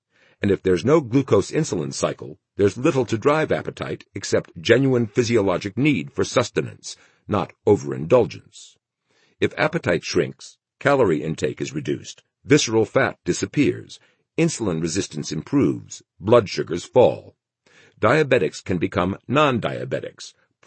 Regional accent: Lake Hiawatha, New Jersey, United States; When I was a kid growing up in Lake Hiawatha, New Jersey, my mother used to point to one person or another

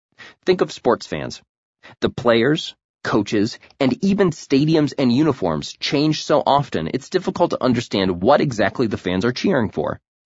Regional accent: Ohio, United States; I grew up in Northern Ohio, where the Ohio State-Michigan State rivalry is alive and well.

